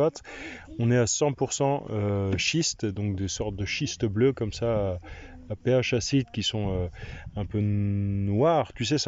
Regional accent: Reichshofen, Grand Est, France; Du nord de Strasbourg, à Reichshofen.

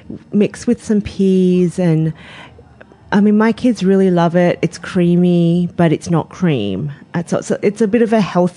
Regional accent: Australia; we grew up in Australia.

